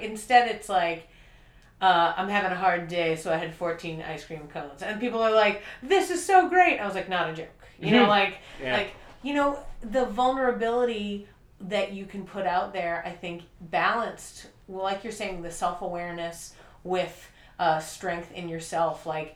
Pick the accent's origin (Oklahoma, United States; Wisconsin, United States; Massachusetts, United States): Massachusetts, United States; Boston; And she's from Boston. I'm from Boston.